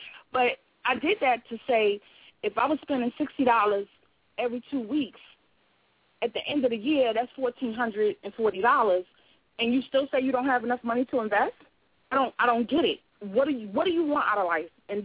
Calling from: South Carolina, United States; also born or lived in Brooklyn, United States; I'm calling in from South Carolina by way of Brooklyn, New York.

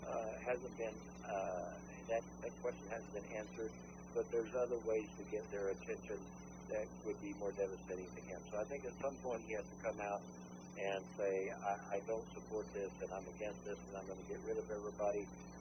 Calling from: Rosebud, United States; I'm calling from Rosebud.

